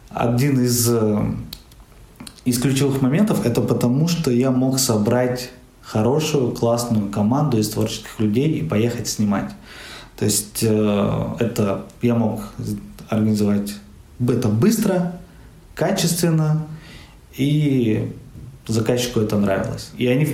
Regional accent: Tyumen, Tyumen Oblast, Russia; мне хотелось бы, чтобы в моем родном городе, в Тюмени, была киностудия

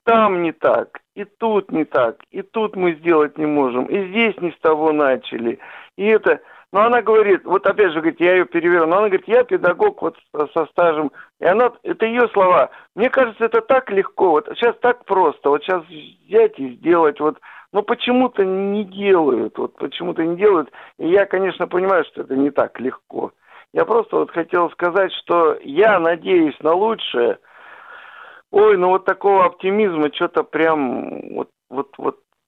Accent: Novosibirsk, Novosibirsk Oblast, Russia; Я, кстати, из Новосибирска

